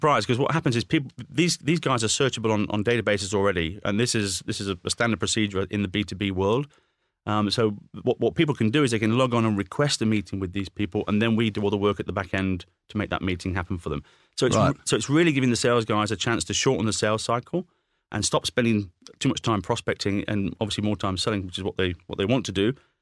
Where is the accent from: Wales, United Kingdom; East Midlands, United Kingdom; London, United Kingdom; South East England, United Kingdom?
East Midlands, United Kingdom; Nottingham; It must be something to do with the fact that I'm from Nottingham